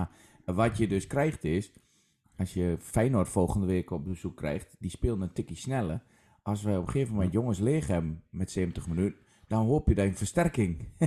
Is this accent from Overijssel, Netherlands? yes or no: yes; Overijssel, Netherlands; als Twentenaar moet je altijd mee uitkijken